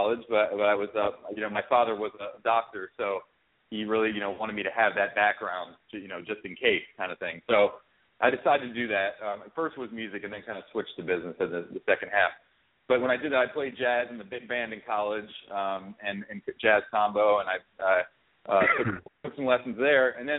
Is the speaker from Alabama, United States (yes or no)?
no; Baltimore, Maryland, United States; So I grew up in Baltimore, and when I was 2, so my grandmother, my father's mother, was an opera singer who had perfect pitch